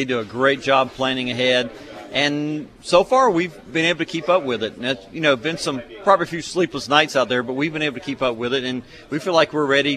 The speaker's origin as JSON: {"language": "English", "town": "Charleston", "region": "South Carolina", "country": "United States", "tie": "born or raised there", "said": "growing up in Charleston, I had a little 9.9 Evinrude boat that leaked before I had a car, and my dad would drop me off and let me go fishing and pick me up after work"}